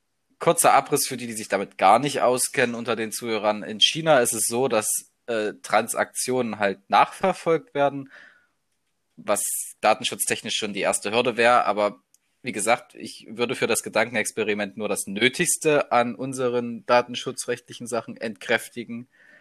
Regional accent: Saxony, Germany; Ja, na, ich bin Sachse, ich darf, glaube ich, Encher sagen.

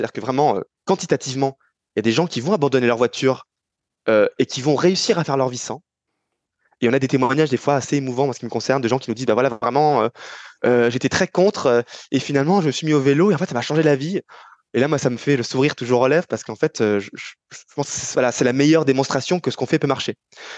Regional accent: Île-de-France, France; now in Paris, France; Je suis parisien depuis environ 10-12 ans, mais j'ai grandi La majeure partie de ma vie, je l'ai vécu en banlieue parisienne, en Grande Couronne, dans l'Essonne. Donc un territoire qui est très différent, qui est à la fois urbain, mais moins dense, pavillonnaire, entre pavillonnaire et cité HLM.

